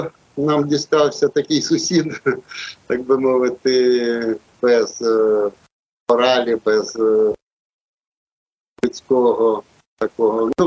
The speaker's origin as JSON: {"language": "Ukrainian", "region": "Kyiv", "country": "Ukraine", "tie": "born or raised there", "said": "Я народився в Києві, у нас школа була, сад шкільний був на території Лаври, ми ходили туди яблуки збирати."}